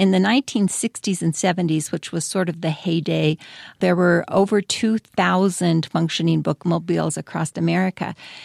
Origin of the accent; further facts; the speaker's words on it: Utah, United States; I grew up in northeastern Utah in a small rural farming community, and there were seven children in my family.